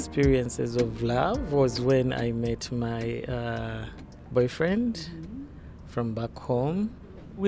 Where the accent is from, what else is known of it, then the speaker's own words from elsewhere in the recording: Uganda; moved away; We feel that we are in a safer place compared to my home country, Uganda, where we could not exercise our love.